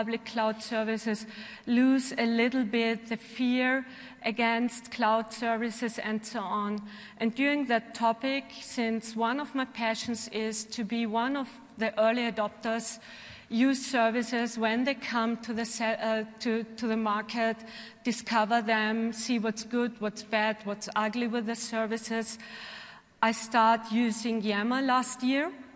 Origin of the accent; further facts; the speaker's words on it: Austria; English is a second language; And as you can hear from my accent, I'm coming from Austria, so I'm not German, I'm Austrian.